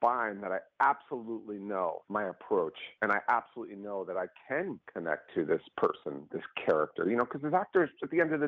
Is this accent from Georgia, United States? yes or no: no; Queens, New York, United States; my whole thing was born and raised in New York. I'm a blue-collar kid from Queens, New York.